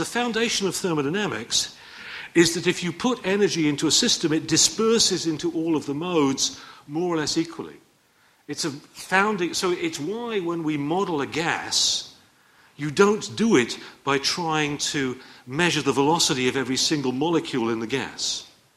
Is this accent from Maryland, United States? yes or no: no; Chicago, Illinois, United States; I mean, now, for example, I come from Chicago.